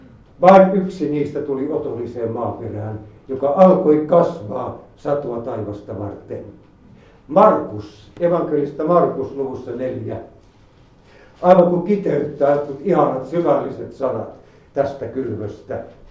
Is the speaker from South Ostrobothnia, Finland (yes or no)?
yes; Ylistaro, South Ostrobothnia, Finland; born there; suuressa maatalossa Ylistaron Untamalan kylällä, mistä minä olen syntyisin